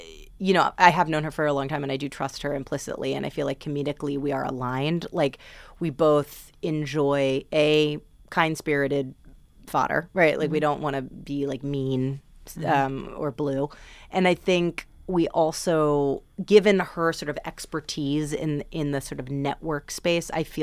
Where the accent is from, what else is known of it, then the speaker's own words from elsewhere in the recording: New York, United States; I'm, you know, born and raised in New York